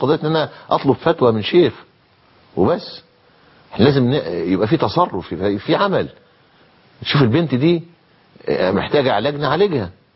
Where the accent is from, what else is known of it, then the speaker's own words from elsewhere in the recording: Egypt; القصة دي اثارت عندنا في مصر حفائظ الناس